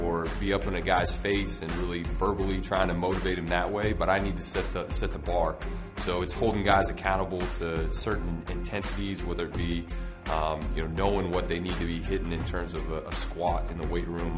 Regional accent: Nebraska, United States; I grew up in Nebraska, and the University of Nebraska was where I did my bachelor's degree.

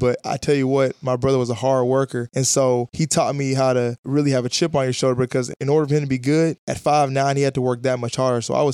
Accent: Huntsville, Alabama, United States; there were a lot of scouts there for college basketball growing up in Huntsville, Alabama.

